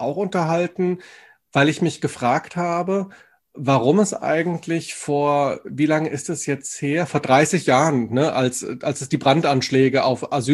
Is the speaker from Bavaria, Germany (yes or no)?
no; Wetzlar, Hesse, Germany; also ich komme ja ursprünglich aus Wetzlar, aus Mittelhessen